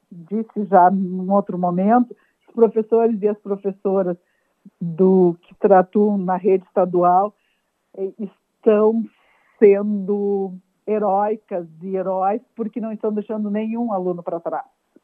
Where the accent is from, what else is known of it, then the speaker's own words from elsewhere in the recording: Rio Grande do Sul, Brazil; eu sou da região das Missões, moro em São Luís Gonzaga.